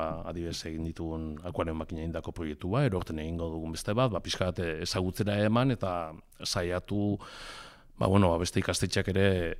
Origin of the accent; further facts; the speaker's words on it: Aretxabaleta, Basque Country, Spain; adibidez ni Aretxabaldetakoa naiz